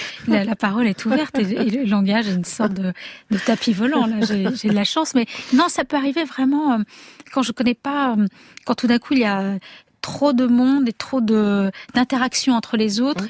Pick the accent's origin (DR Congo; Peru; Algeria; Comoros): Algeria; moved away; Peut-être parce que j'ai grandi en Algérie